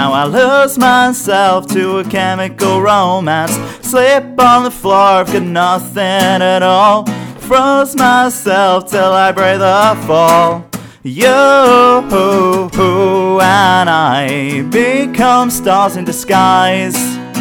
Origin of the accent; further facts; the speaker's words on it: United Kingdom; I've tried to make sure everyone knows I'm British.